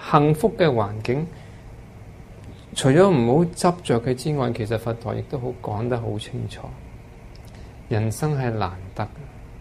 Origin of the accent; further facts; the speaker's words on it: Hong Kong; 我哋香港人都起到一個浪起到就好高啦！